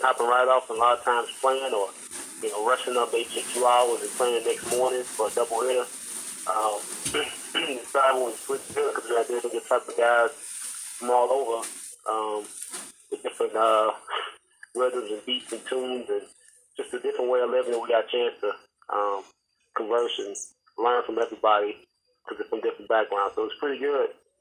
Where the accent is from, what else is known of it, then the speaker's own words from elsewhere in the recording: Chicago, Illinois, United States; I'm from Chicago, Illinois.